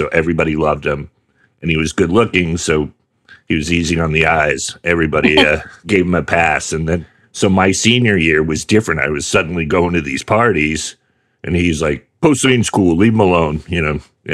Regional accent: Sonoma, California, United States; Oh, yeah, I know Ukiah. I grew up in Sonoma. Sonoma, the little tourist town.

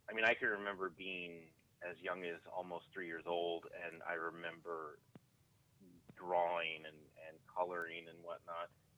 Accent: Indianapolis, Indiana, United States; moved away as an adult; now in Columbus, United States; No, I'm actually from Indianapolis.

